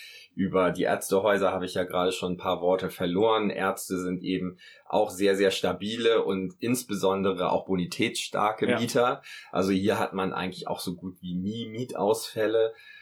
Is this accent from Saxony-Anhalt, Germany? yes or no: no; Hamburg, Germany; Also ich komme ja selber aus Hamburg